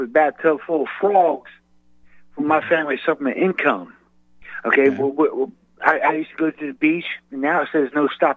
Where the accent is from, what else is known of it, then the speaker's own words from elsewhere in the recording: Melbourne, Florida, United States; I was born and raised in Melbourne, Florida. You know where that's at?